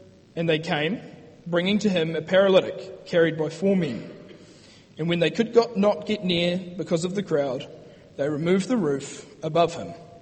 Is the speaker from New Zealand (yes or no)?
yes; New Zealand; I'm not too sure, but as Kiwis, we get a deep sense of conviction, and our pride instantly goes on the line when our boys in black run out to play that game of footy.